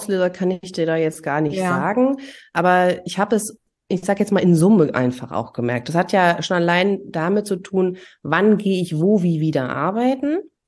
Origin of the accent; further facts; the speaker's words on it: East Germany, Germany; ich bin ja auch in der DDR groß geworden